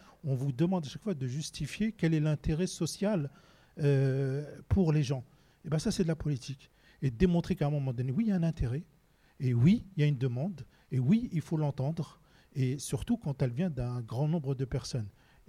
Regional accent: Orléans, Centre-Val de Loire, France; Moi, j'ai 48 ans, j'ai travaillé beaucoup en région parisienne. Et en fait, quand on me disait, ben, t'es d'où? Je disais, ben, d'Orléans.

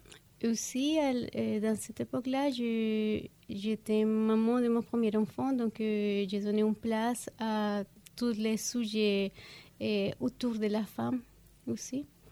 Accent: Venezuela; French is a second language; moved away; also born or lived in Colombia; Oui, je suis née à la Colombie, mais depuis de très très petite, mon famille a fait la première migration au Venezuela.

